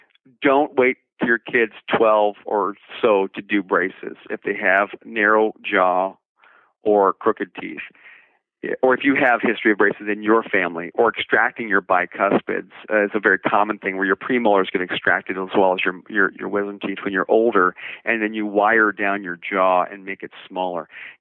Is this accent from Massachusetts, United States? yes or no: no; Florida, United States; I grew up in Florida, and I sounded like this my whole life